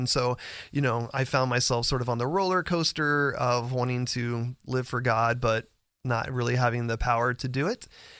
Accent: Belleview, Florida, United States; now in Gainesville, United States; I'm originally from Ocala, South Marion County, Bellevue more specifically.

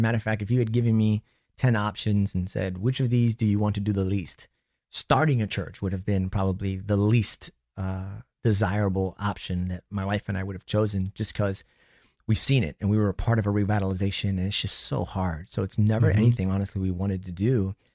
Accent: New York, United States; so I grew up in New York.

